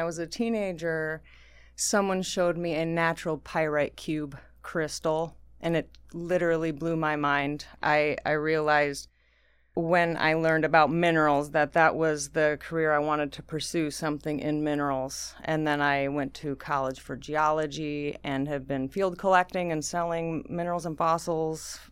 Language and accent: English; Michigan, United States; Yeah, well, I grew up in Michigan, and I would crawl around under the bushes at home and find coral fossils.